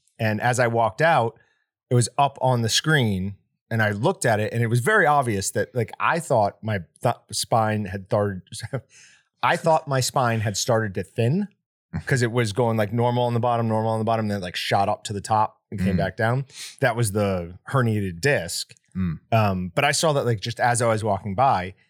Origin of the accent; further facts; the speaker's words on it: Niskayuna, New York, United States; Niskayuna. That is the town I grew up in.